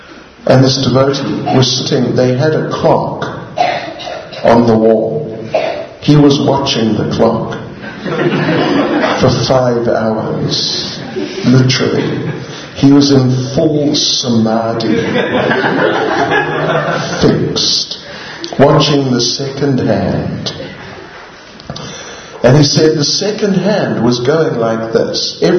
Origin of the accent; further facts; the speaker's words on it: New Zealand; well, I'm from New Zealand.